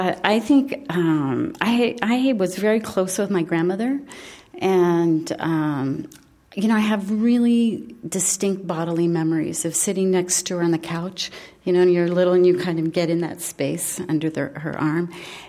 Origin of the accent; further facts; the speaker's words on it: Midwest, United States; I grew up in the Midwest.